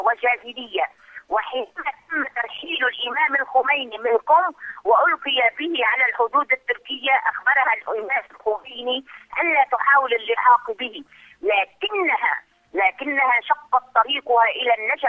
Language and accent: Arabic; Lebanon; أنا سيدتي من لبنان